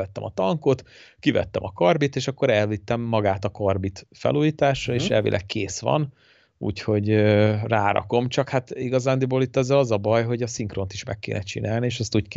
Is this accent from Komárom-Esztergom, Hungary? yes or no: yes; Tatabánya, Komárom-Esztergom, Hungary; tök jó idő volt otthon Tatabányán, ugye hazaugrottunk